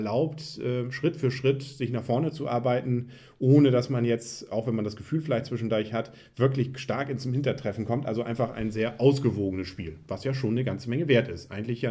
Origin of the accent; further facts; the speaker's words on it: Kiel, Schleswig-Holstein, Germany; Ich finde auch schön als Kieler, wir kommen ja aus Kiel alle oder aus der Nähe von Kiel